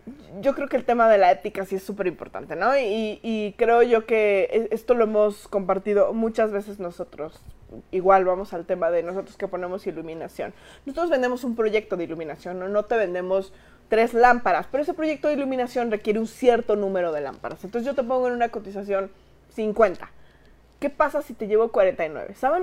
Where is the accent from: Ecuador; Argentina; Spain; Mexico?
Mexico; un tema de gandallismo que creo que a veces traemos como mexicanos